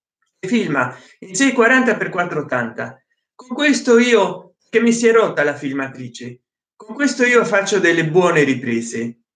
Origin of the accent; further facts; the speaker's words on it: Sardinia, Italy; io sono sarda